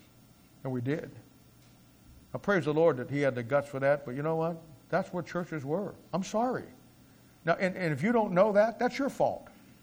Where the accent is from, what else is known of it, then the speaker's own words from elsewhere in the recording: Canton, Ohio, United States; Where I grew up in Canton, Ohio, I grew up on the other side of the tracks.